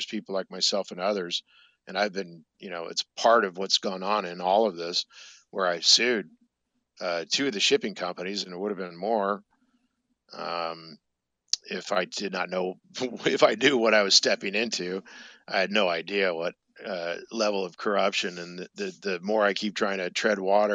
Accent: Ireland; it's not just because I'm Irish

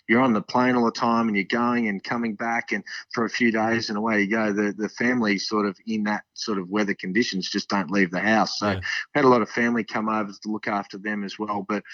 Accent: Australia; But being Australian, they didn't have a lot of belief in players outside of America

